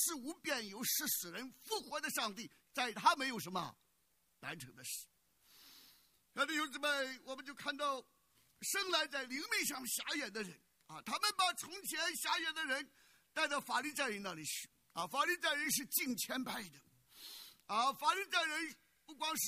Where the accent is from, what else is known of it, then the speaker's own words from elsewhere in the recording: United States; 如果我们美国人 美国的公民，美国的基督徒在上帝面前披麻蒙灰认罪